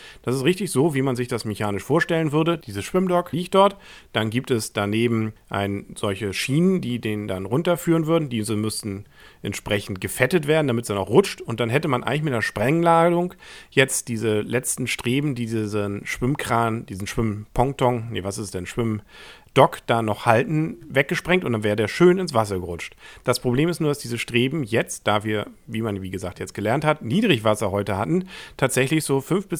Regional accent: Kiel, Schleswig-Holstein, Germany; Als Kieler kann man da ja immer so ein bisschen zweischneidig sein.

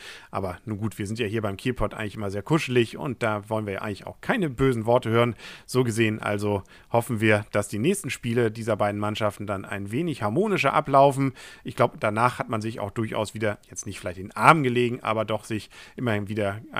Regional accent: Kiel, Schleswig-Holstein, Germany; Was macht man als Kieler sonst, wenn so ein scheiß Wetter ist?

